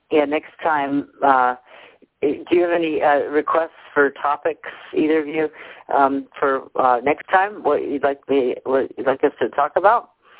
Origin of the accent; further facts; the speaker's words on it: Santa Barbara, California, United States; I just went for a short vacation down in Santa Barbara, which is my hometown